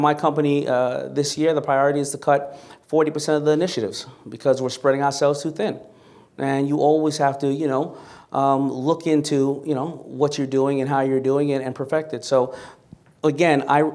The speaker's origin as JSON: {"language": "English", "town": "Hollis", "region": "New York", "country": "United States", "said": "Now, if you look at me, I came from Hollis, Queens."}